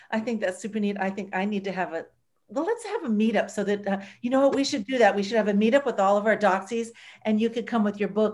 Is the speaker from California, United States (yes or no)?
yes; La Jolla, California, United States; I grew up in La Jolla in Southern California.